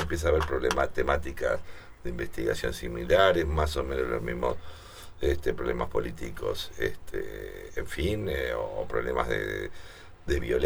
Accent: Uruguay; los uruguayos somos muy latinoamericanos

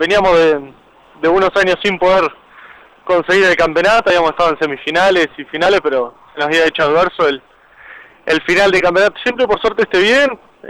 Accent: Montevideo, Uruguay; yo en realidad soy montevideo

